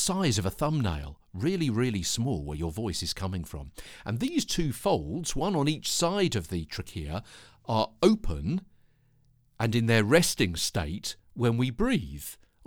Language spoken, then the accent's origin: English; London, United Kingdom; from London.